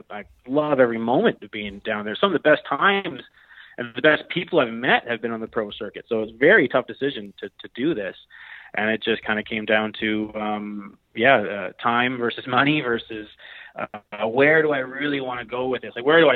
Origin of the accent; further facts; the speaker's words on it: Canada; I'm Canadian. I'm coming down from Canada to fish down here